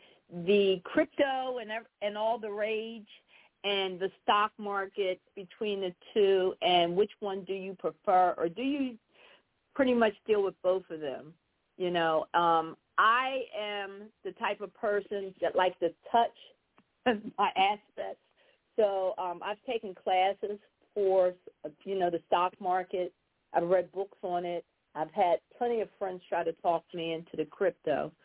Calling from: Germantown, United States; I'm calling from Germantown.

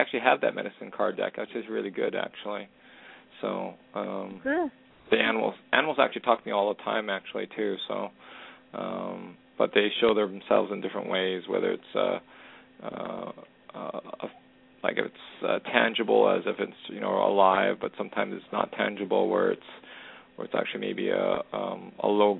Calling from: Canada; calling from Canada.

